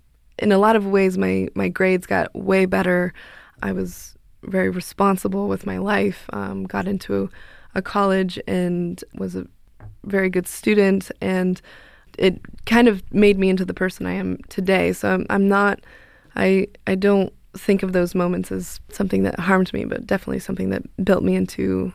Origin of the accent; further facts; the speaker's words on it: Albuquerque, New Mexico, United States; I was growing up in Albuquerque, New Mexico